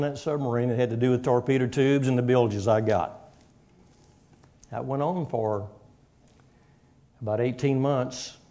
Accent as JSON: {"language": "English", "town": "Arlington", "region": "Texas", "country": "United States", "said": "I said, I'm from Arlington, Texas."}